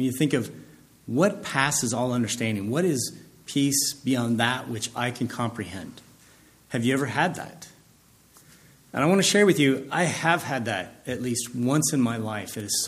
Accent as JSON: {"language": "English", "region": "Nebraska", "country": "United States", "tie": "born or raised there", "said": "growing up in Nebraska, one of those things is your nemesis is wind, tornadoes."}